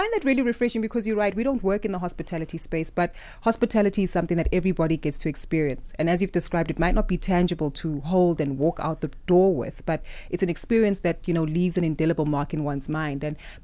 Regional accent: South Africa; There was an excitement about being South African.

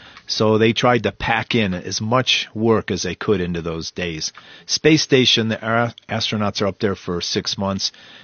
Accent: Cleveland, Ohio, United States; As you mentioned, I grew up in Cleveland, Ohio.

